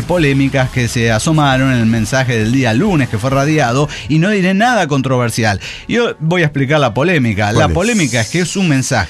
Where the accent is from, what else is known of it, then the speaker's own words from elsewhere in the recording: Mexico; como mexicano, al grito de guerra, estamos bien jodidos.